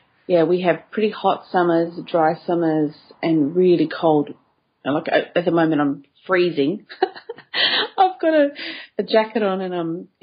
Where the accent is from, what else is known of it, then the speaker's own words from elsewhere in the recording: South Australia, Australia; So I'm from South Australia, which, of course, is in the south. It's in the middle part of Australia